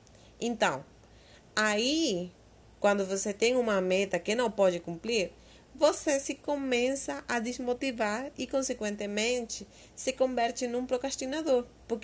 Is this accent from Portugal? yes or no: no; Venezuela; Portuguese is a second language; moved away as an adult; now in Brazil; Eu sou venezuelana e me vi na obrigação de sair de lá pela situação política, mas X e Y ocorrências que me levaram a tomar a decisão. Eu já estou há quase 2 anos aqui